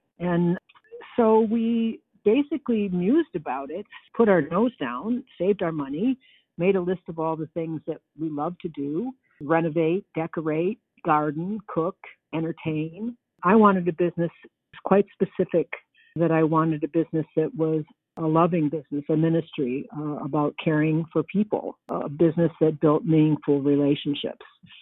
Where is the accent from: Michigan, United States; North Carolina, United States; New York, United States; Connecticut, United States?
Michigan, United States; I am originally from Michigan, and I grew up enjoying the beauty of the Great Lakes